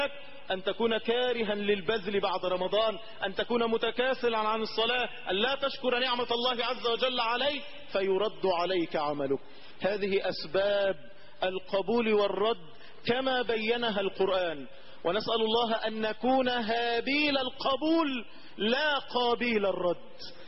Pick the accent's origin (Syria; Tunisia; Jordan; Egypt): Egypt; اللهم اجعل بلدنا مصر أمنا ورخاء وسعادة